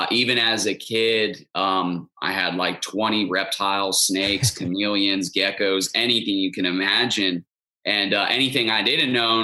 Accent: Stuart, Florida, United States; I grew up in Martin County, okay. Stuart, Florida.

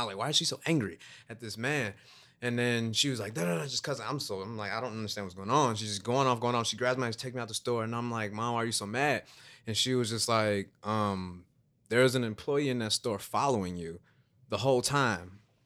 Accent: Chicago, Illinois, United States; I grew up in Chicago and I'll tell a story.

